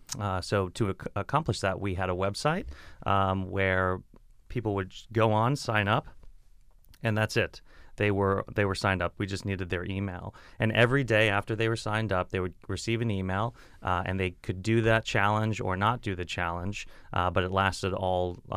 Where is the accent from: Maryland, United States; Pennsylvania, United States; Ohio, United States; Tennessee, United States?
Ohio, United States; Dayton; now in Cincinnati, United States; So I grew up in the Dayton area, came down to UC for law school, and ended up moving away and then coming back.